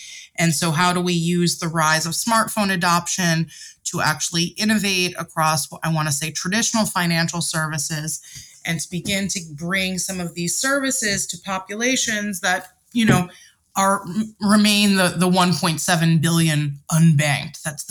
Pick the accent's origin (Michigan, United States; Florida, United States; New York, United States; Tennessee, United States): New York, United States; New York City; not everyone in every geography had access to the same quality of life that we did growing up in New York City.